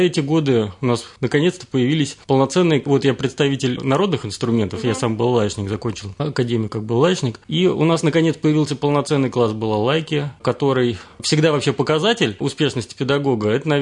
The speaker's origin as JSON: {"language": "Russian", "town": "Nizhnevartovsk", "region": "Khanty-Mansi Autonomous Okrug", "country": "Russia", "tie": "born there", "said": "я северный человек, родился в Ханты-Мансийском автономном округе, земляк Сергей Собянин, он, правда, родился в Березовском районе, а я в городе Нижневартовске."}